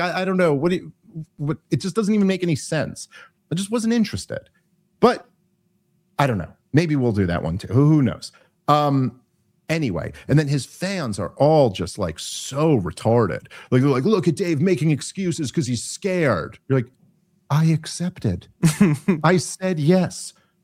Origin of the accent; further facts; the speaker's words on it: United States; I'm an American and I have a right to say what I think about this.